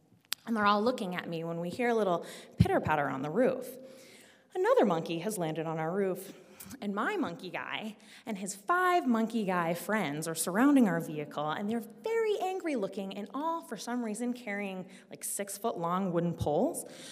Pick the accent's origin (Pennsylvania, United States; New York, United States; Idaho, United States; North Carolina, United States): Pennsylvania, United States; Philadelphia; but I'm from Philadelphia, and so, like, that was not okay.